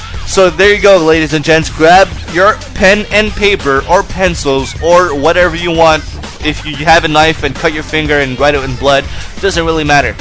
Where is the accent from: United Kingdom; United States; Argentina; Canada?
Canada; accent: Canadian; Pardon me, my Canadian Frasian accent here.